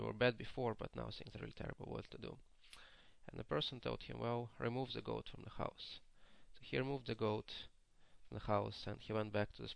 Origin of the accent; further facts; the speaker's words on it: Russia; So I was growing up in Russia when it was a kind of a Great Depression there.